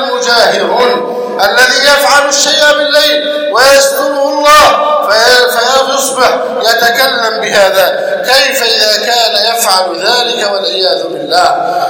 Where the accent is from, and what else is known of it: Egypt